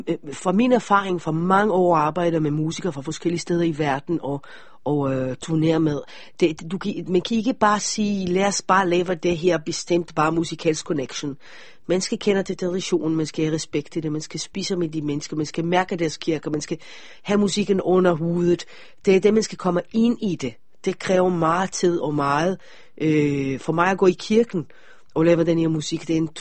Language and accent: Danish; Israel; Så jeg må ikke sige, at jeg kommer fra Israel. De må ikke vide, at jeg taler, at teksterne er på hebraisk.